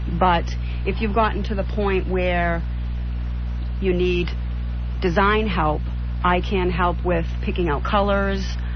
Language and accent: English; Tyngsborough, Massachusetts, United States; now in Pelham, United States; I've been in the area all my life. I grew up in Tingsboro, and my husband and I have been in Pelham for the past 22 years